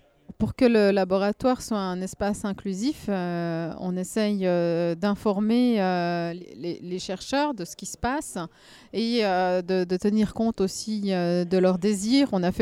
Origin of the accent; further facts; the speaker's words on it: Switzerland; je viens de Suisse.